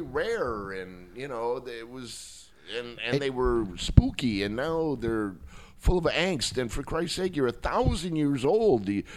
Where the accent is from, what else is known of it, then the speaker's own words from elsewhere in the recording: Wisconsin, United States; Well, see, I come from the world of spreadable meat. You know, I come from Wisconsin.